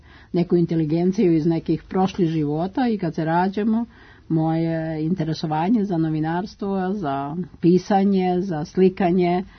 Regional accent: Kovačevac, Belgrade, Serbia; Ja sam seljanka iz Kovačevca

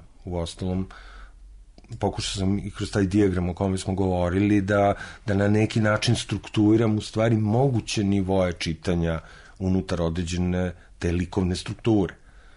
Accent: Smederevo, Podunavlje District, Serbia; also born or lived in Belgrade; ja sam Smederevac, ono, odrastao sam u tom gradu, iako sam rođen u Beogradu

